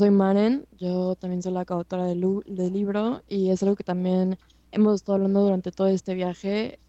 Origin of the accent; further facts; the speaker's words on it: Mexico; somos mexicanos y después americanos